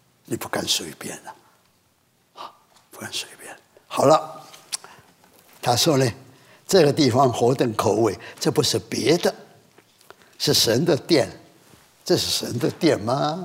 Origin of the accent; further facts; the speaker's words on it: Quanzhou, Fujian, China; 只晓得是要到厦门，我是泉州人啊